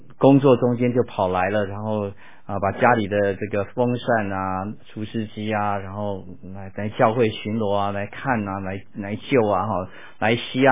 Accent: China; now in United States; 我们中国人来到美国啊，通常都是至少是 bilingual， 我们会讲中文，然后也会讲英文。

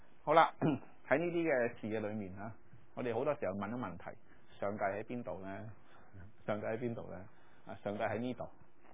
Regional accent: China; 咁所以咧我哋中國人係絕對唔能夠容許有任何

